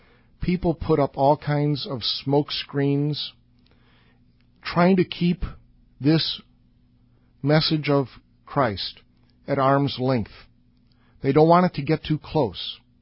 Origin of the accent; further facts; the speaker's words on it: Chicago, Illinois, United States; I come from Chicago, and the motto of Chicago is city in a garden.